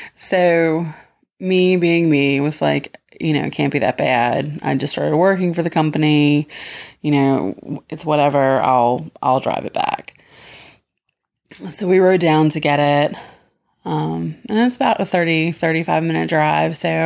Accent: Virginia, United States; from Virginia

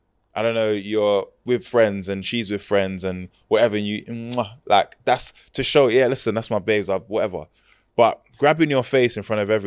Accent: Sierra Leone; I'm from Sierra Leone. I've never hidden the fact that I'm from Sierra Leone. I also embrace Jamaican culture.

